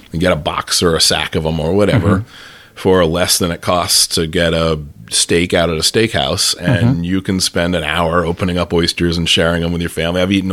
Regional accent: Northeast, United States; I'm from the Northeast originally, so scallops were very prevalent.

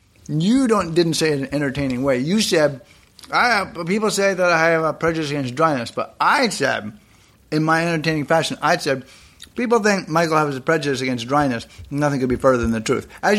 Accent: Canada; and Canada, I'm Canadian, relatively new nation

